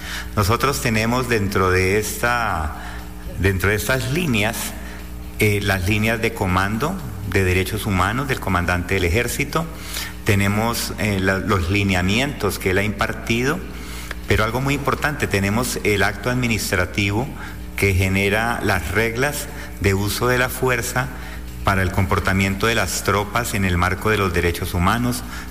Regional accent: Colombia; todos los soldados de Colombia somos servidores públicos del Estado

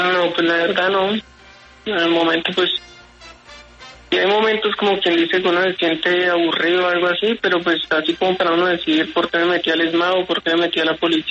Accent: Meta, Colombia; now in Bogotá, Colombia; Yo soy del Meta.

